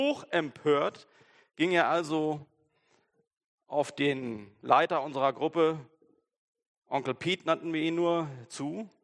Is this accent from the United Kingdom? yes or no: no; Germany; das tut mir ja leid, dass ich hier eure Gepflogenheiten nicht kenne. Ich komme ja aus Deutschland.